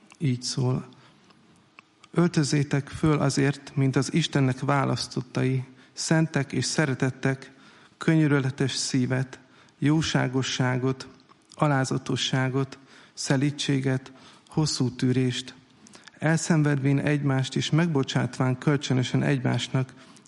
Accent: Hungary; én hálás vagyok azért, hogy magyarnak születtem, és nagyon jó itt, meg szeretem az országomat

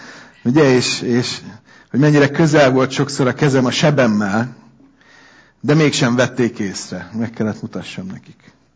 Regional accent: Budapest, Hungary; ott nőttem fel, és ott a metró állomásnál van az a leghosszabb mozgó lépcső

